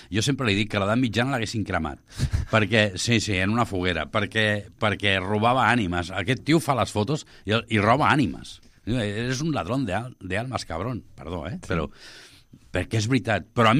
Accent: Barcelona, Catalonia, Spain; El Rabalero, jo sóc fill del Raval i estic molt orgullós de ser-ne.

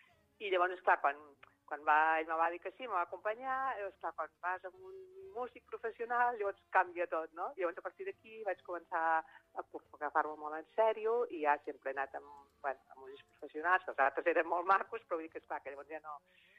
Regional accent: Girona, Catalonia, Spain; born there; Jo he nascut a Girona, el meu pare era de Vilanova i la Geltrú, i va venir a Girona perquè treballava a Hisenda, el van destinar aquí

